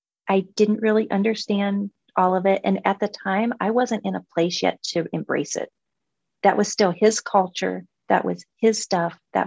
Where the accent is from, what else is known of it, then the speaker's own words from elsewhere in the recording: United States; But I'm an American girl, and I love Sunday football, and I love, I love Disneyland, and I love reality TV, and I love American culture.